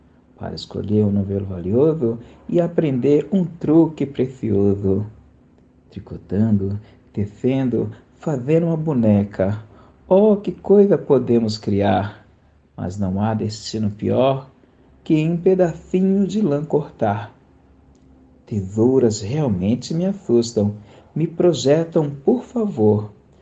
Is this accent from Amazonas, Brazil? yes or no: no; São Paulo, Brazil; sou de São Paulo, capital, aonde eu estou, e me lembrei de você.